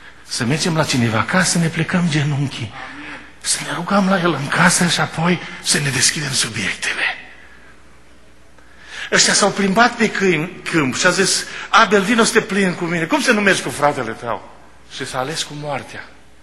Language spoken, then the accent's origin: Romanian; Romania; când noi mergeam într-o familie de pocăiți în România, când eram copii